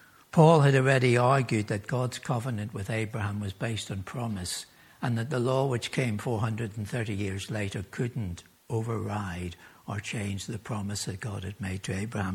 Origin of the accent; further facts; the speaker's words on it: Northern Ireland, United Kingdom; Not many years ago, where I grew up in Northern Ireland, it was considered wrong